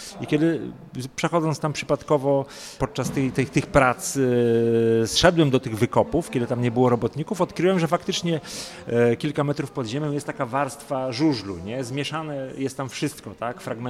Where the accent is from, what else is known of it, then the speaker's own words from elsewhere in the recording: Szczecin, West Pomeranian Voivodeship, Poland; Co ciekawsze, my pochodzimy z tej samej dzielnicy. Ja też się wychowywałem w tamtych okolicach